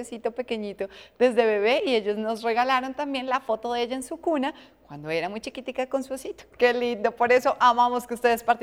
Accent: Colombia; Y todo esto es lo que nos hace sentir a todos como colombianos orgullosos.

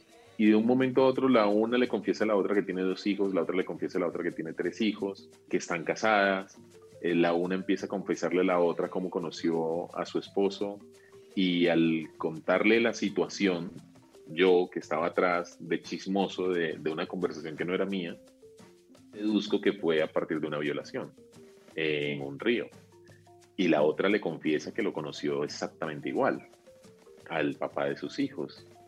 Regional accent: Pacific region, Colombia; Y me fui al Pacífico colombiano, de donde soy oriundo

